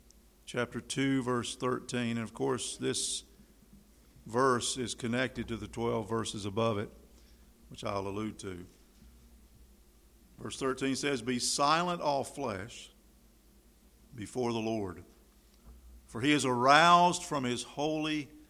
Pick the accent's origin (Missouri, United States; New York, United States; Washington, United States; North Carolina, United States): North Carolina, United States; Tryon; Growing up in North Carolina, as you know I did